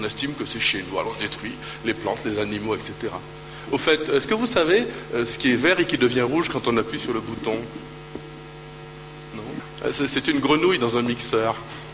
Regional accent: Martinique, France; On essaie, chez moi, en Martinique, il y avait des plantes partout et je m'amusais à jouer du karaté avec les plantes.

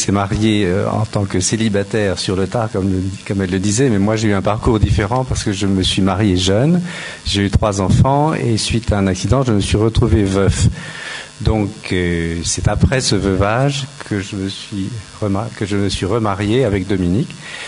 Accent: Paris, Île-de-France, France; Nous venons de Paris et nous sommes tous les deux dans la communauté de l'Emmanuel.

